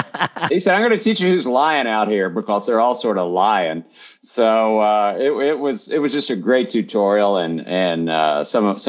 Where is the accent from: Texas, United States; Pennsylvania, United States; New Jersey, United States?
Texas, United States; moved away; Oh, I'm a kid from Texas. I grew up, it was illegal. Horse racing was illegal in Texas. So, they didn't have it. So you had to go to Oklahoma or Louisiana to do horse racing. So, I come up to Baltimore